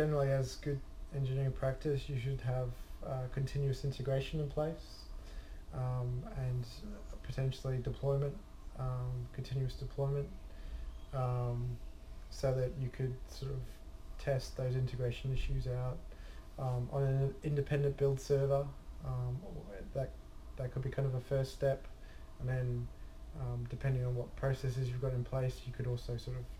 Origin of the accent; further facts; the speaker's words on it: Australia; from Avanade. I'm an Agile coach from Australia.